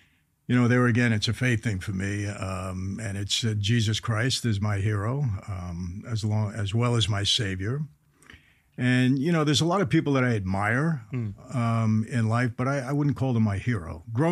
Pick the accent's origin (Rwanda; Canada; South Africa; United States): United States; Brooklyn, New York; I grew up in Brooklyn, New York.